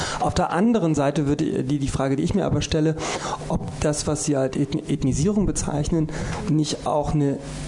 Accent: East Germany, Germany; Ich sage gerne, ich bin Ossi, also ich habe damit doch kein Problem.

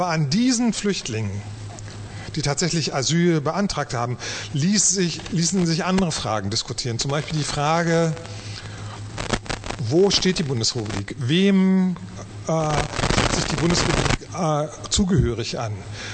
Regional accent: East Germany, Germany; der erste große innenpolitische Konflikt, an dem ich selber teilgenommen habe als Ostdeutscher.

